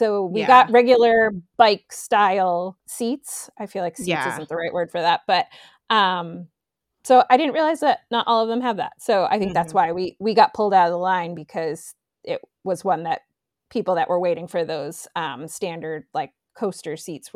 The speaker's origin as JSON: {"language": "English", "region": "Massachusetts", "country": "United States", "said": "we're coming from Massachusetts where it's, you know, 40s and 50s."}